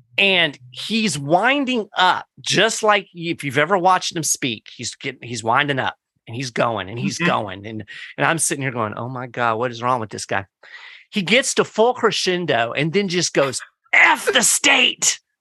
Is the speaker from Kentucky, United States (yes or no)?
yes; Kentucky, United States; I am from Kentucky.